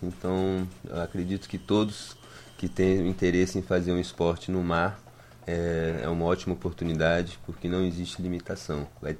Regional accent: Brasília, Federal District, Brazil; now in Paraíba, Brazil; que é de Brasília, de onde eu vim há 5 anos, mas me sinto muito paraibano, porque aqui eu fui muito bem acolhido.

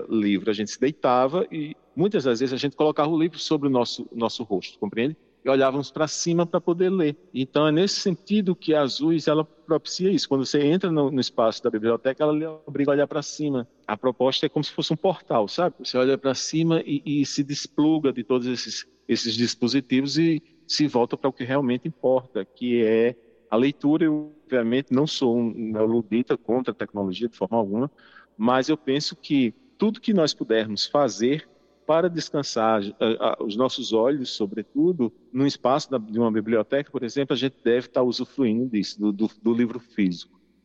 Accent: João Pessoa, Paraíba, Brazil; born or raised there

